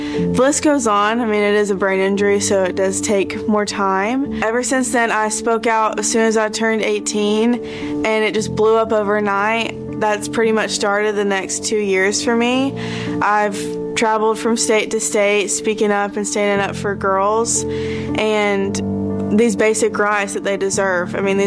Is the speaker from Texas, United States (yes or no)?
no; Murphy, North Carolina, United States; I am from Murphy, North Carolina.